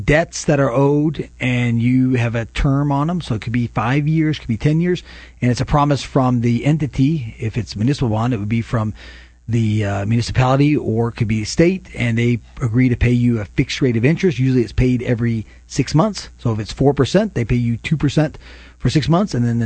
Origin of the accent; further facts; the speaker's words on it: United States; born there; would you believe my ancestral home, of course, I was born in the United States